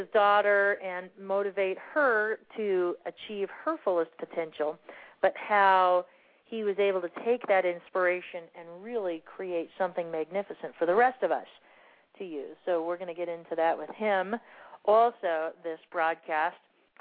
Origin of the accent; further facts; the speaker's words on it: Arizona, United States; I'm not Russian. I am Romanian, and I am an American born and raised in good old Arizona.